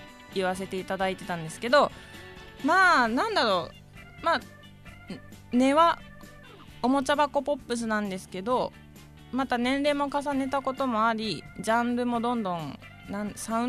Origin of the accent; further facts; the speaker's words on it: Tokyo, Japan; 私東京生まれ東京育ちの、主に鍵盤を弾き語ったりしている、歌を歌っている